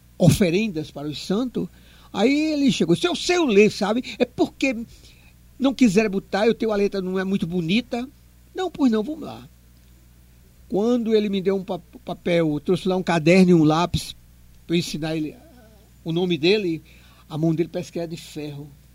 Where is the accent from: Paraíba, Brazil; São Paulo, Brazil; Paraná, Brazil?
Paraíba, Brazil; Eu sou da Paraíba. Quando eu disse que era paraibano, ele mudou, olhou para mim assim